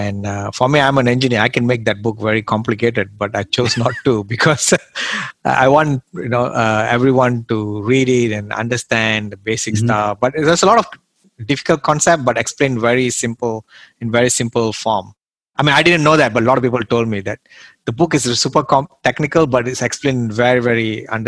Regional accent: Malaysia; English is a second language; So I came from Southeast Asia. I mean, from Malaysia. Right? So, Malaysia is a really awesome country.

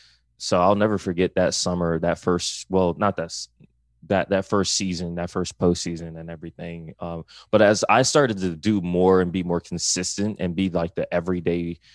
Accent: Philadelphia, Pennsylvania, United States; I'm from Philly.

